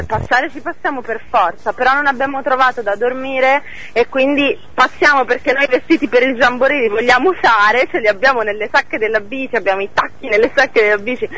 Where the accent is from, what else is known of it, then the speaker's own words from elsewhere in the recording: Marche, Italy; Io poi la riviera non l'ho mai vissuta, perché sono marchigiana